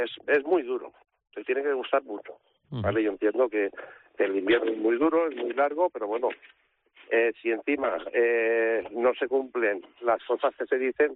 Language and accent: Spanish; Pamplona, Navarre, Spain; now in Villamuriel de Campos, Spain; Nosotros somos originarios de Pamplona. Uh-huh. Sí que es verdad que venimos de un pueblecito de Soria, pero somos originarios de Pamplona.